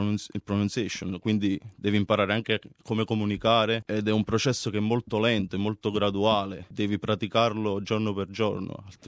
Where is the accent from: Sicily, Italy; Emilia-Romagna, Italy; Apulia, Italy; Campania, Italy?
Campania, Italy; Postiglione; moved away as an adult; also born or lived in Rome; now in Australia; Io vengo da un piccolo paese del Cilento, chiamato Postiglione, in provincia di Salerno. Poi, diciamo, a 18 anni mi sono spostato per motivi di studio a Roma